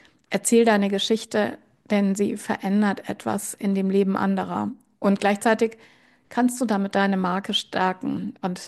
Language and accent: German; North Rhine-Westphalia, Germany; meiner Heimatregion östlich von Köln